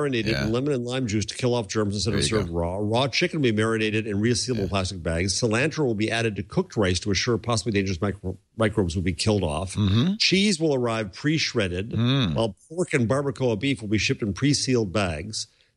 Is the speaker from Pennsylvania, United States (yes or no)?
no; New Jersey, United States; I'm from Jersey. I don't go for that.